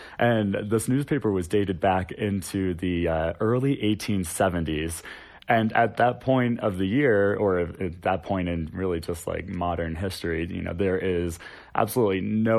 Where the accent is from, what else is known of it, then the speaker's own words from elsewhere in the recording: Florida, United States; also born or lived in Carolinas; now in Denver, United States; I am not from Denver. I'm not. I grew up in Florida on the coast, and then I came out here from the Carolinas about 6 years ago.